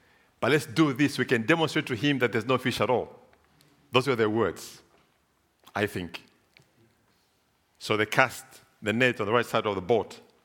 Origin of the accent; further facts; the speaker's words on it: Zambia; Growing up in Zambia, we were told not to walk on the graves.